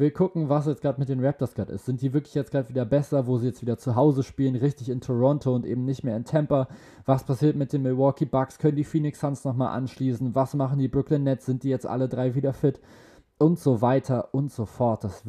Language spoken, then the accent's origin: German; Spain; German is a second language; schön für Spanien, für mein Heimatland, kann ich das ja mal mitmachen